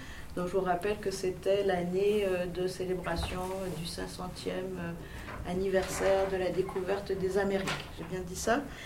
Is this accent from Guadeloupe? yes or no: yes; Guadeloupe; pour ma part, je suis de la Guadeloupe. Donc j'ai une tradition bilinguiste entre le français et le créole.